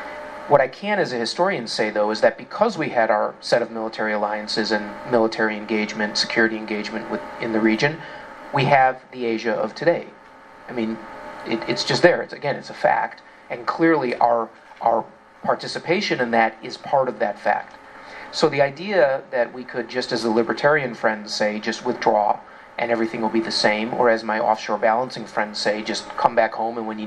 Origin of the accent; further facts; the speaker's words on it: Midwest, United States; And I'm also a Midwesterner.